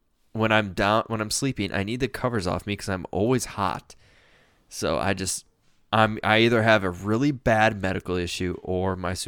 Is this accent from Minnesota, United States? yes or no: yes; Minnesota, United States; No, because I'm Minnesotan.